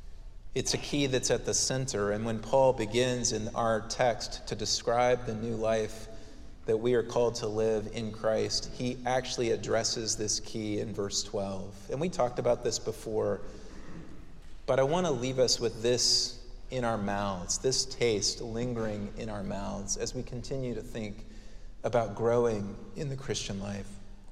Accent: Colorado Springs, Colorado, United States; This is in my hometown of Colorado Springs.

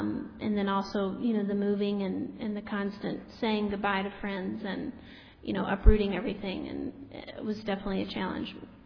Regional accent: Louisiana, United States; and I'm from Louisiana, Southern girl

